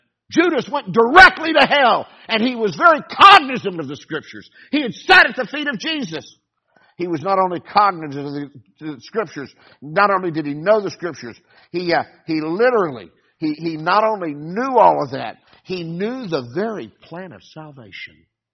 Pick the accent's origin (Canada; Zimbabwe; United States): United States; Texas; I grew up in Texas, and it's always amazing to a lot of people that have never been around Spanish speakers